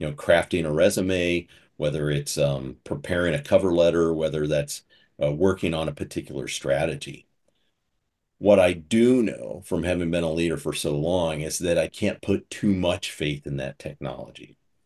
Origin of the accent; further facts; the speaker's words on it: United States; When they talk to me, they think I have a Southern accent. And I challenge somebody, I said, well, I'm not really from the South.